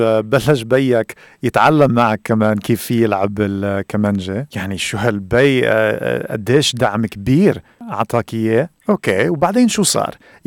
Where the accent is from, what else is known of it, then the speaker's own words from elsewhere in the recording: Egypt; accent: Egyptian; وعلشان عاش في سيدني طول عمره ما فهمش لكنتي المصرية